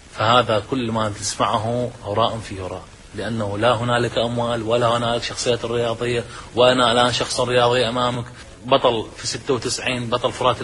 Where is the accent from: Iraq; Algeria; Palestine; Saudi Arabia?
Iraq; Najaf, Najaf Governorate; في الحقيقة لن أترك مدينتي ولن أترك هذه الحرفة أو هذه الرياض الذي تربت في طفولي وعاشت حتى شبابي هذا